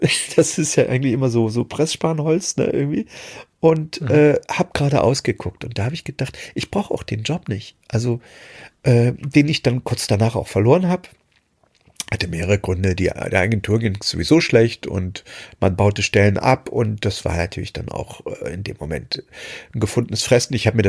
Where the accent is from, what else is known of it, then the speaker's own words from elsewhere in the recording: East Germany, Germany; moved away; als ich damals meine alte Heimat, die DDR, verlassen habe, um im Westen zu gehen.